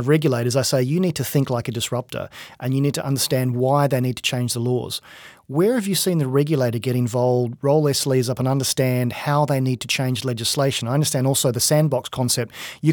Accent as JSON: {"language": "English", "country": "Australia", "said": "So because I'm Australian, I look at what's happening back in my own market"}